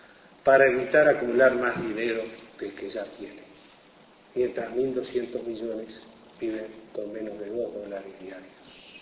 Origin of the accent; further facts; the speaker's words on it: Uruguay; todos quienes somos universitarios uruguayos